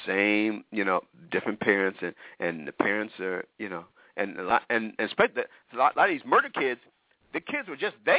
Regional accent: Detroit, Michigan, United States; I'm from Detroit. I was born in Detroit, okay?

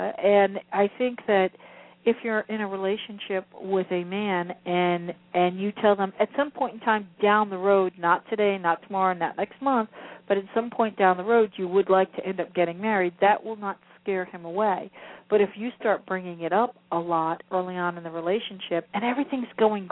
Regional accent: New Jersey, United States; accent: New Jersey; You know, I keep saying y'all a lot to try and lose my New Jersey accent, but it doesn't seem

